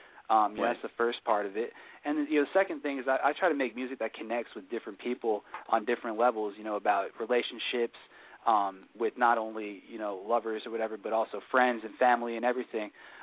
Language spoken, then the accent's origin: English; Oyster Bay, New York, United States; I grew up in Long Island, New York, in a town, Oyster Bay, which is located up on the North Shore of Long Island.